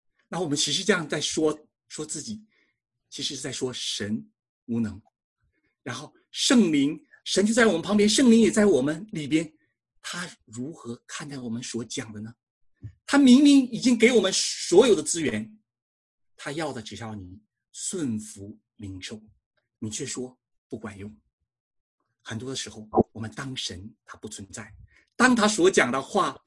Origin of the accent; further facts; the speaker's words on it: China; moved away; 那我们从中国过来的